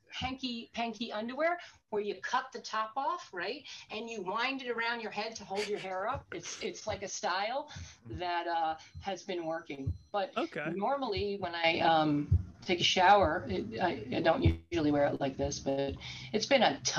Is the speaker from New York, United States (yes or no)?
yes; New York, United States; Like, people wear flip-flops, and I'm a New Yorker.